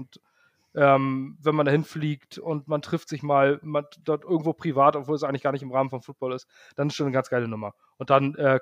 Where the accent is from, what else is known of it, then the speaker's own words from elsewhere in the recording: Ratzeburg, Schleswig-Holstein, Germany; Ja, man hört's, ich komme aus dem Norden, also noch weiter oben, aus Ratzeburg, in der Nähe von Hamburg, Schleswig-Holstein.